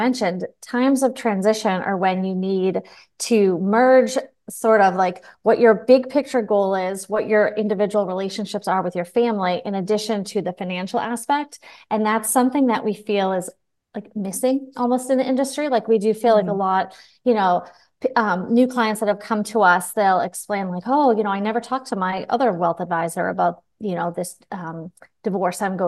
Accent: Massachusetts, United States; And so born and raised in Massachusetts, so very love the topic of your podcast.

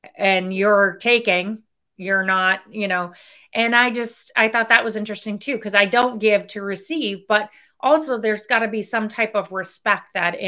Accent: Natick, Massachusetts, United States; my hometown of Natick

